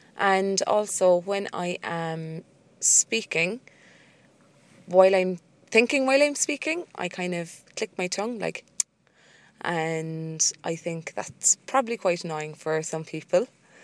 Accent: Cork, Munster, Ireland; from Cork on Audioboo.

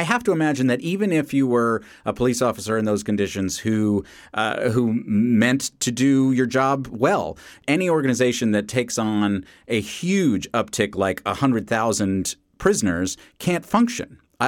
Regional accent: New York City, New York, United States; Well, I can tell you, as a New Yorker who lived through the 90s in New York

